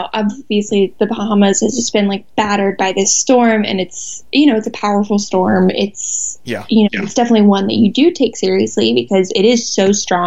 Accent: Florida, United States; So I'm a native Floridian. I was born in Central Florida.

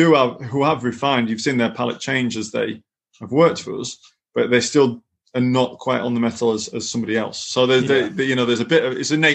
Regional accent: Appleby, United Kingdom; the butcher I had when I was growing up in Appleby also had the farm, and he even had the abattoir.

